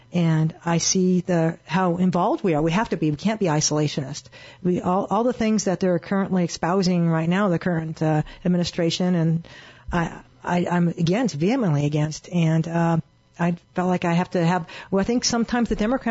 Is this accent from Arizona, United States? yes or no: yes; Arizona, United States; I was very comfortable life as a child here growing up in Arizona.